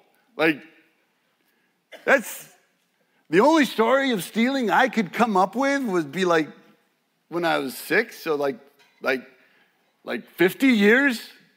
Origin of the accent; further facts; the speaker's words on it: Mexico; It's growing up in Mexico, so pesos were the thing.